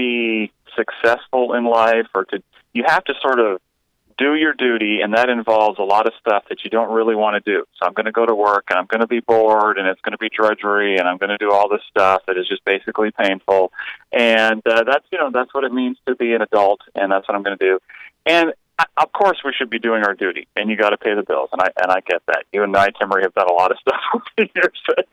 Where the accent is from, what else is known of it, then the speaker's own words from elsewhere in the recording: Canada; now in Eugene, United States; It's an adjustment from Southern California, but, you know, I'm actually liking it a lot more than I thought I would, to be honest.